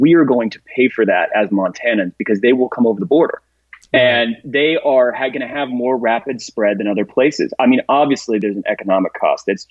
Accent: Kansas City, Kansas, United States; I grew up in Kansas City, and I love where I'm from, but I wouldn't run away from home because I would tell my parents after I left. But once I got a driver's license, in Kansas, I would just drive.

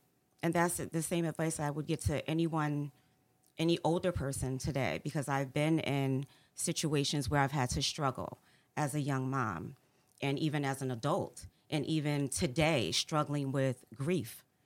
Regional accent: New Haven, Connecticut, United States; I grew up in New Haven, myself, along with my mother and my sister, my mom being a single mom, and I was the youngest.

